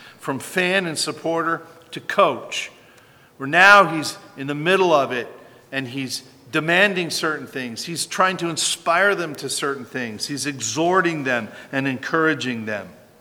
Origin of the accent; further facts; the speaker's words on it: Wisconsin, United States; where I grew up in German-Polish land of Wisconsin, you're either Catholic or Lutheran, or a few Baptists.